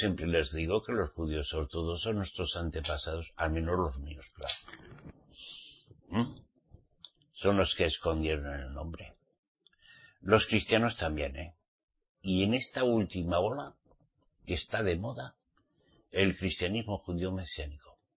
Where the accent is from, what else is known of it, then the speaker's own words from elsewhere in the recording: Navarre, Spain; En mi tierra venden un vino cose que es buenísimo. Es que yo soy navarro, ¿saben?